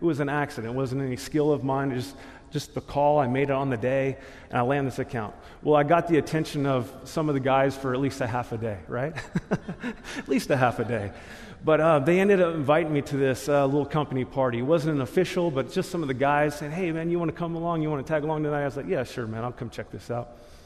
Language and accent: English; Salem, Oregon, United States; I think this is up in Vancouver, Portland, and I'm thinking, hey, you know, I'm from Salem.